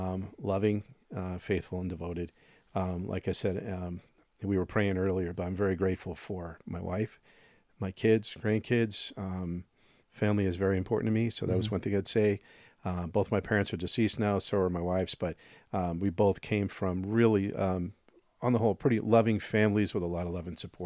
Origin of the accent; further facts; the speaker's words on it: Boston, Massachusetts, United States; So I grew up in Boston, Massachusetts.